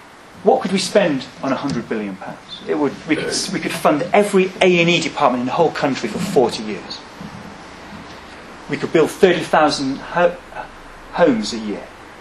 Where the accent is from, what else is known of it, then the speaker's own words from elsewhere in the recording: Scunthorpe, Yorkshire and the Humber, United Kingdom; I'm from Scunthorpe, so you tend to think there.